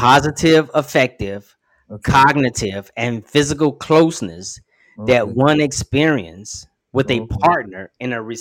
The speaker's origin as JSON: {"language": "English", "country": "Ghana", "said": "Because you're from Kenya and I'm from Ghana, and I'm not gonna blow up the bridge."}